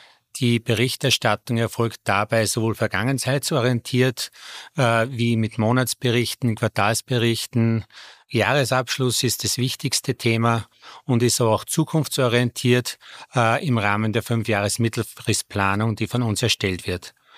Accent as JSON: {"language": "German", "town": "Vöcklabruck", "region": "Upper Austria", "country": "Austria", "tie": "born or raised there", "said": "Ich habe in meinem Heimatort Vöcklabruck die Handelsakademie besucht."}